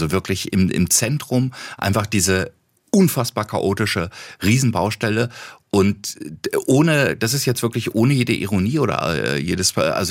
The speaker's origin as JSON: {"language": "German", "region": "Berlin", "country": "Germany", "said": "als Berliner an so einen Ort zu kommen, ist es einfach auch Balsam."}